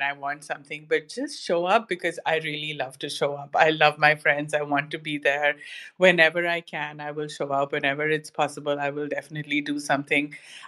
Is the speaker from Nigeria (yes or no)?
no; India; now in Canada; I come from India, so my roots came from there. I live in Canada. I've traveled all over the world. So I like to think of myself as a global citizen that has one foot in the East and one foot in the West.